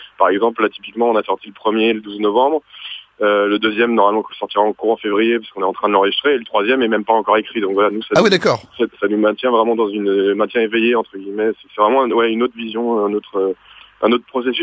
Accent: Pays de la Loire, France; on est tous les deux provinciaux en fait à l'origine, Brieux et Lillois, et … donc je suis près d'Angers, une petite ville à côté d'Angers.

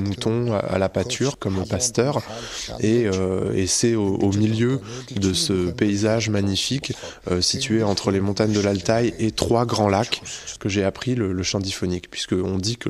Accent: Bayan Kherkhan, Khovd, Mongolia; born there; French is a second language; Je suis né à Bayan Kherkhan, qui est une petite partie d'une commune plus grande qui s'appelle Chandman, qui appartient à la province de Khoft. Donc pour information, je précise, c'est dans l'ouest, l'extrême ouest de la Mongolie, au milieu des montagnes de l'Altaï, à 1700 km de la capitale Oulan-Bator.

